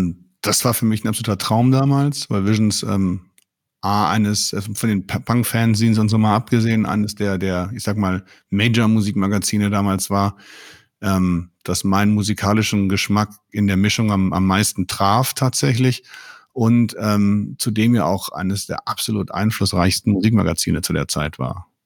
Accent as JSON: {"language": "German", "town": "Mönchengladbach", "region": "North Rhine-Westphalia", "country": "Germany", "tie": "born or raised there", "said": "In meiner Heimatstadt Mönchengladbach."}